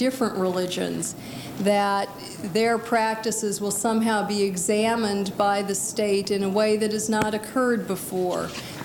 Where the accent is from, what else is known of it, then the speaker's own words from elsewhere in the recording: Bothell, Washington, United States; Where I grew up in Bothell, where Senator Murray discussed this small town of a two-block-long Main Street